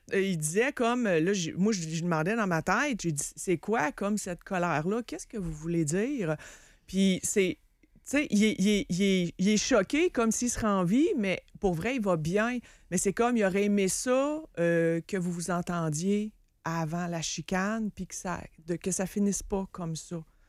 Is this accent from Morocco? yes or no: no; Sainte-Foy, Quebec, Canada; c'est du région de Québec. J'ai grandi à Sainte-Foy. Okay, j'ai été aux États-Unis un petit peu aussi.